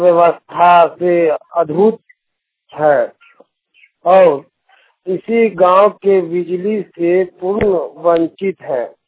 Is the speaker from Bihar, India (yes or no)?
yes; Khaira, Bihar, India; ग्राम तिलेर 13 number ward, मांगो बंदर पंचायत, थाना खैरा, जिला जमुई का निवासी हूँ।